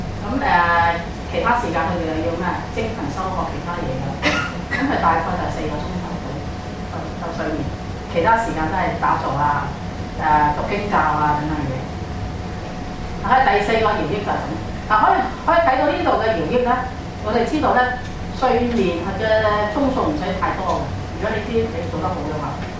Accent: China; 即係如果要我哋中國人睇呢啲禪呢啲禪修嘅經典咧，就大部分咧根據書一切有部。

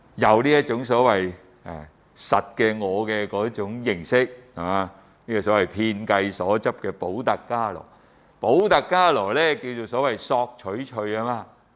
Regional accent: China; 好像我们中国人讲的魂魄一样

